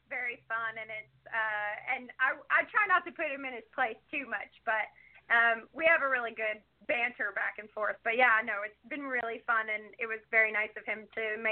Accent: Alabama, United States; Right. So I grew up in Alabama, and I was born with my physical circumstance.

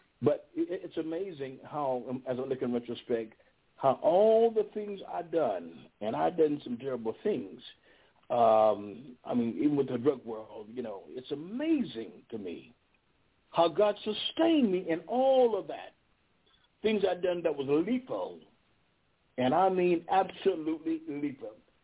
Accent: Paris, Texas, United States; Being raised the way I was raised in Paris, Texas, with the mother that left us in 1969

